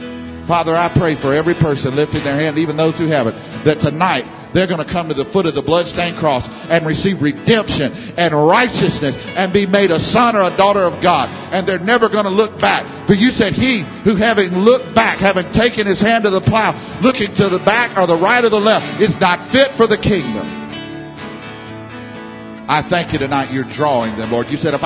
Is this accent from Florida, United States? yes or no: no; Baton Rouge, Louisiana, United States; I came all the way from Baton Rouge, Louisiana.